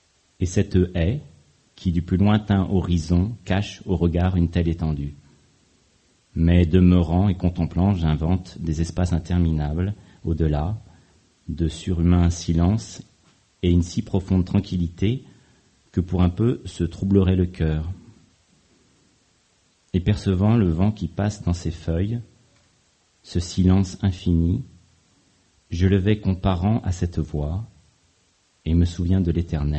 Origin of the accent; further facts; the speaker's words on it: Bourges, Centre-Val de Loire, France; now in Tours, France; j'ai 44 ans, je vis à Tours. J'ai grandi à Bourges, dans le quartier HLM des Gibejons.